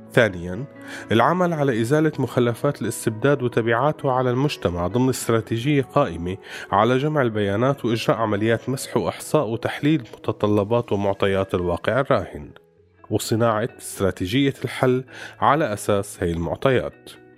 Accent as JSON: {"language": "Arabic", "country": "Syria", "said": "وهذا الشيء نحن منفتقده كسوريين،"}